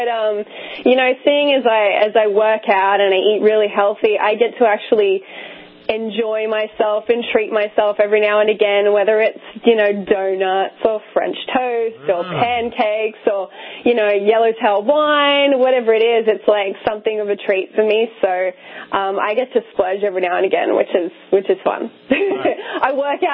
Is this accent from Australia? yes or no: yes; Australia; now in United States; growing up in Australia, you don't sort of really know too much about the Super Bowl